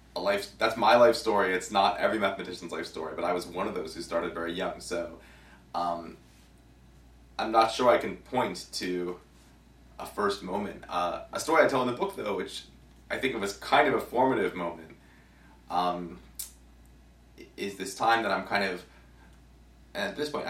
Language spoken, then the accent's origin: English; Potomac, Maryland, United States; Not too far from here, actually, in Potomac, Maryland, in Montgomery County.